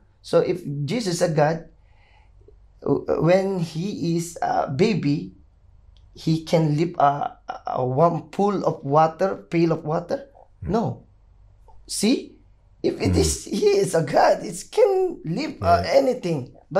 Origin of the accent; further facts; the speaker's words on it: Philippines; English is a second language; I speak Arabic. I'm a Filipino.